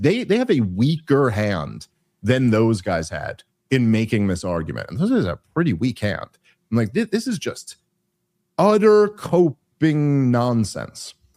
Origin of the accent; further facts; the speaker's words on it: England, United Kingdom; now in United States; Being like a British gay dude who advocates for us to fight wars.